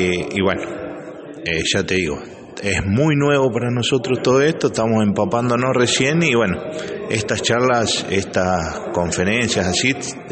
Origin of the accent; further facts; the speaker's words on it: Mattaldi, Córdoba, Argentina; Somos del sur de Córdoba, de Mataldi, Jovita.